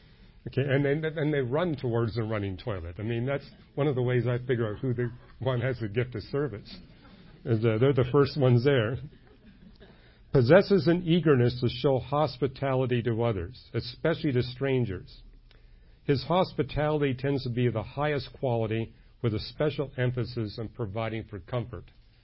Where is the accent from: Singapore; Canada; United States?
Canada; I come from Canada, so it's amazing going to Canadian public schools